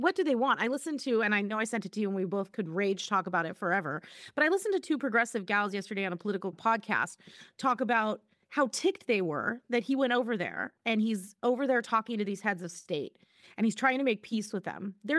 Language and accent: English; United States; obviously being an American, only ever living here my whole life, I believe that this is the best way to institute a federal government.